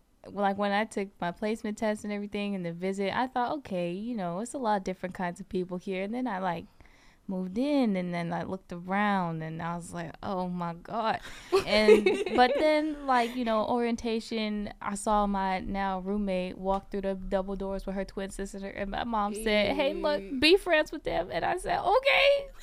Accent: Vallejo, California, United States; I'm from Vallejo, so it's a lot of people that look like me, a lot of diversity, you know, like, God, Mexicans, Asians, Indians, Black people, you know, so it's a lot of everybody

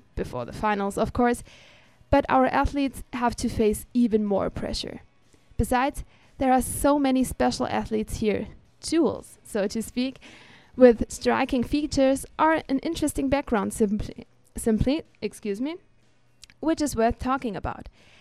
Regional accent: Germany; English is a second language; now in United States; I'm actually from Germany and I'm here at Dominican just for this fall semester.

